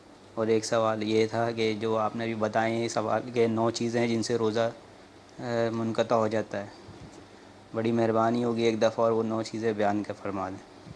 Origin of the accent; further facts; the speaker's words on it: Pakistan; now in Dubai, United Arab Emirates; میں پاکستان سے ہوں، پر ابھی میں دبئی میں کام کرتا ہوں.